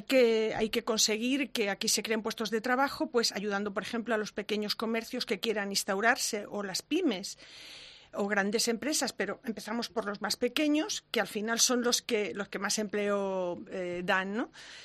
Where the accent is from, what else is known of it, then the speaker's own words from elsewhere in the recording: Cuenca, Castilla-La Mancha, Spain; Porque yo siempre digo que soy de Cuenca. O sea, yo jamás he dicho que sea de Madrid. Siempre que me preguntan, y además me siento muy orgullosa y lo digo con muchísimo cariño, digo, soy una señorita de provincia. O sea, me encanta ser de Cuenca. Yo he pasado aquí toda mi vida, hasta los 17 años